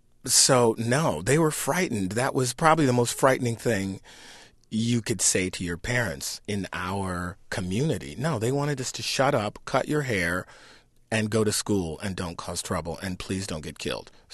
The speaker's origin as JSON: {"language": "English", "town": "Detroit", "region": "Michigan", "country": "United States", "tie": "born or raised there", "said": "In Detroit, we grew up in the Boston Edison area, these big, beautiful homes."}